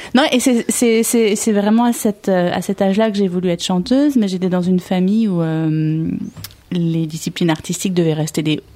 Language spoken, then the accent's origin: French; L'Isle-Adam, Île-de-France, France; Et j'ai grandi à l'Isle-Adam, moi. Je suis une Valdoisienne.